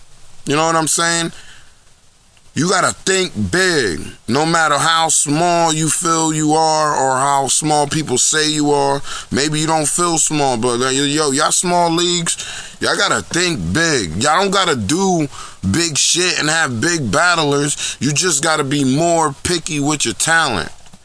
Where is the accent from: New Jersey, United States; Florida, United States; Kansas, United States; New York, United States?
New Jersey, United States; Newark; I don't live in North now. I live in a small town now, but I still got family out in North. I was born in North. North, New Jersey, nigga. Brick City.